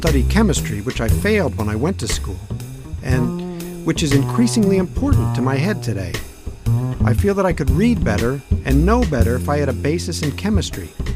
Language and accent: English; Brooklyn, New York, United States; I grew up in Brooklyn, and we were very poor, but I didn't know I was poor.